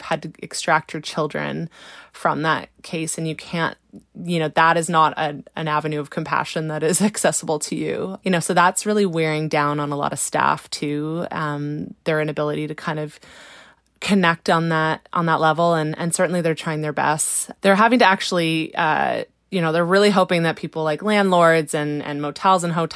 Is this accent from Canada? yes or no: yes; Brockville, Ontario, Canada; I grew up around Brockville. I know that area. I know that house that this happened in.